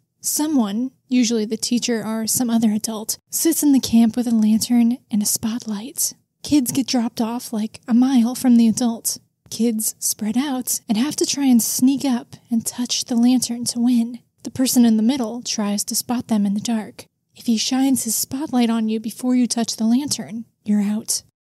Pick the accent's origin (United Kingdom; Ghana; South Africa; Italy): South Africa; I grew up in the South African veld. It's flatlands. You can see to the horizon in every direction. Grasslands and farmlands, mostly. Some bushes and the odd camelthorn tree as well.